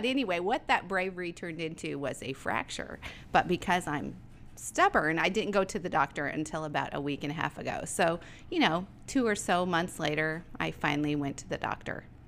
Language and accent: English; Idaho, United States; I'm from Southern Idaho.